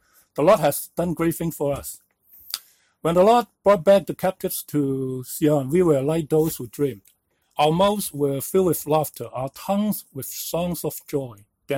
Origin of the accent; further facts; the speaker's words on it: Hong Kong; moved away as an adult; now in Canada; For me, I was born and raised up in British Hong Kong. Immigrated to Canada in the 90s with my wife.